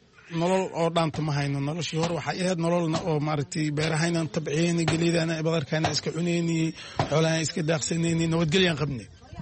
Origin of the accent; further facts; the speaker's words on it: Lower Shabelle, Somalia; born there; meeshii hadda gobolka Shabeellaha Hoose aan ku dhalanay